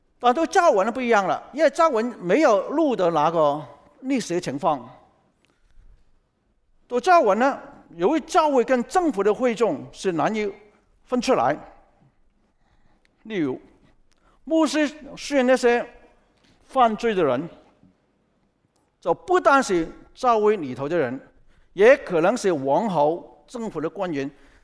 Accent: China; 我们也是中国人。啊，我拿中国护照

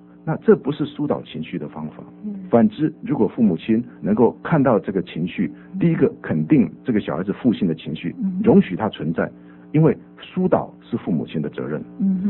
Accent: China; 也就是你可以看到我们中国人，我们都喜欢用高压的方式

